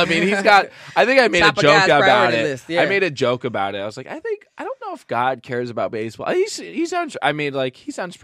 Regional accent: New York, United States; And I was like, oh, I'm from Long Island.

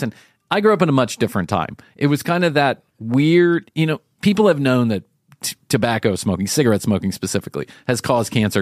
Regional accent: Chicago, Illinois, United States; I grew up in Chicago where it was not unusual to go to a dinner party and everybody was smoking cigarettes.

